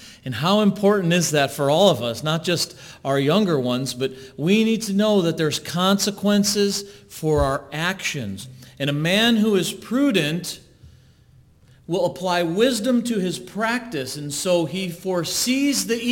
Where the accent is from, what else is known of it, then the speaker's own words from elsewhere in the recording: Illinois, United States; I grew up just outside of Chicago, so I'm a northerner, a Yank